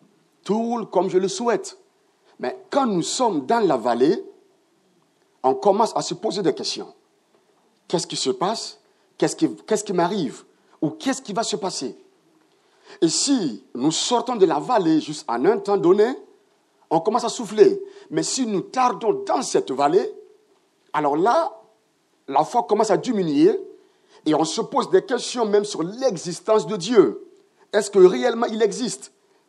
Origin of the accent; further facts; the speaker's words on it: Burkina Faso; Je viens du Burkina Faso dans une église Assemblée de Dieu qu'on appelle Temple Péniel.